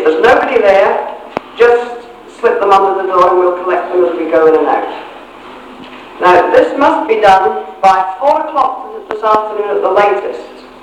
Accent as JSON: {"language": "English", "region": "Scotland", "country": "United Kingdom", "said": "I'm from Scotland, remember."}